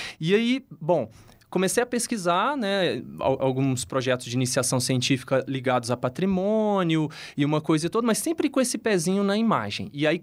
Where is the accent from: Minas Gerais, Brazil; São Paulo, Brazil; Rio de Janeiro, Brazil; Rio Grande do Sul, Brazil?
Minas Gerais, Brazil; Uberaba; Eu sou mineiro da cidade de Uberaba, né?